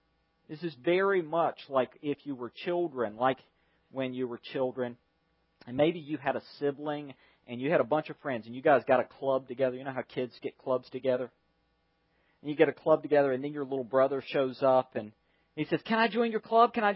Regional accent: the South, United States; accent: Southern; Now, I have a southern accent. It's one of my great prides. I love my southern accent.

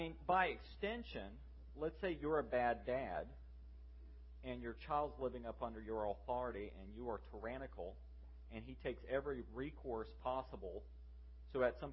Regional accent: the South, United States; you know, I'm a Southerner, and to have been a part of such a great sham is really sad.

